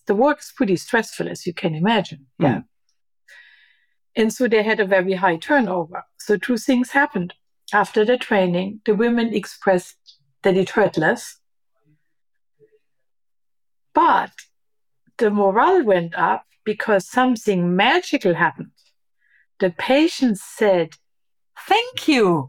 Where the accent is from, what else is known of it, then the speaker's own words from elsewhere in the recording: Germany; English is a second language; I'm from Germany.